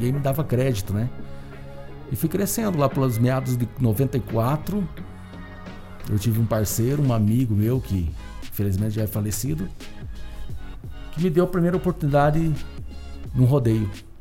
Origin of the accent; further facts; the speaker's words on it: Cândido de Abreu, Paraná, Brazil; nome polonês. Nascido e criado em Cândido de Abreu, cidade do interior do Paraná, região central. E lá, até hoje, eu vivo, né, em Cândido de Abreu.